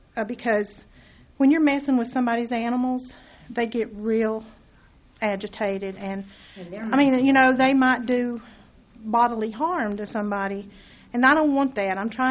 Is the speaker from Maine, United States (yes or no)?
no; North Carolina, United States; I was born and raised in Buncombe County. I wouldn't go back to Buncombe County for no reason.